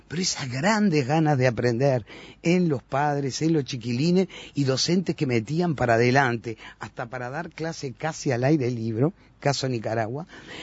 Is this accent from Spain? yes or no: no; Uruguay; como ciudadana uruguaya